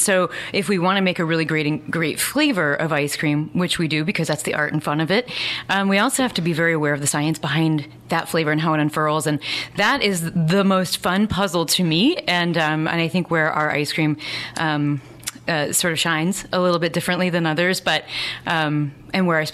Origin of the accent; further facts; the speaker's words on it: Midwest, United States; I grew up in the Midwest, and that's what you do.